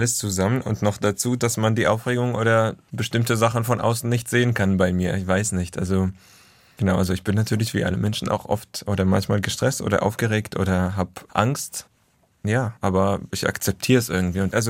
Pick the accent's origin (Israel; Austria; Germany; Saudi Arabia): Israel; Und ich habe da ein bisschen aus meiner Heimat, also aus dem Jüdischen oder aus Israel, einfach ein paar Lieder mitgebracht.